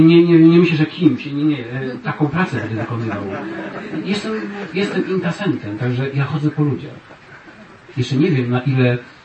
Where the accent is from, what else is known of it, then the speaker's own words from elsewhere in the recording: Połczyn-Zdrój, West Pomeranian Voivodeship, Poland; moved away; ja nigdy nie myślałem, że wyjadę kiedykolwiek z Połoczyn, a dla mnie Połoczyn to jest Połoczyn, to jest moje rodzinne miasto